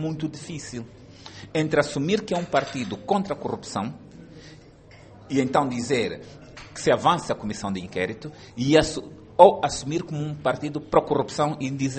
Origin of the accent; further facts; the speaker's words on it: Angola; para que os dinheiros de Angola sirvam a cada um de nós enquanto angolanos.